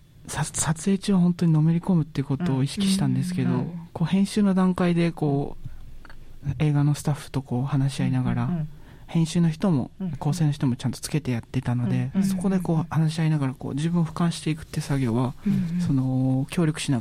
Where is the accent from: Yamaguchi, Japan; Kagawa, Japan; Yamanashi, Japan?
Yamanashi, Japan; now in Tokyo, Japan; 僕山梨県出身なんですけど、まあ、ある種田舎というか、